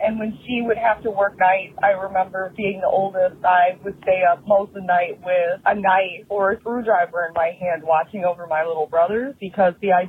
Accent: Sterling, Illinois, United States; I'm from Sterling, Illinois.

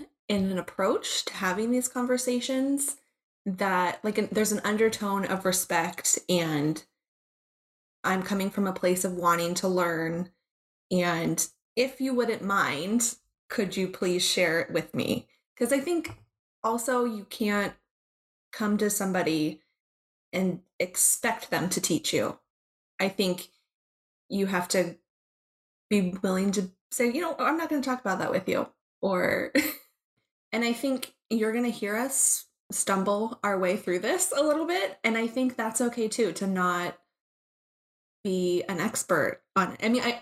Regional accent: California, United States; So I grew up in the Bay Area.

